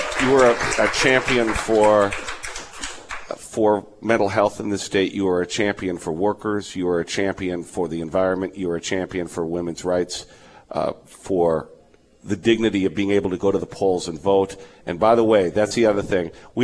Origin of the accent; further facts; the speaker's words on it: Milwaukee, Wisconsin, United States; in my hometown, Milwaukee, Wisconsin, where my mother was a Milwaukee school teacher, public school teacher